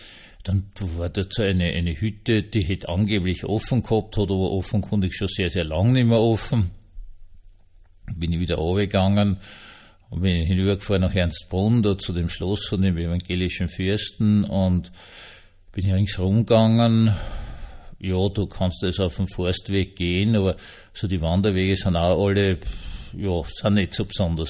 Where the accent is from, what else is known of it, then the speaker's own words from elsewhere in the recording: Vienna, Austria; ich bin ja Wiener, ich wohne ja normalerweise in der Stadt drin.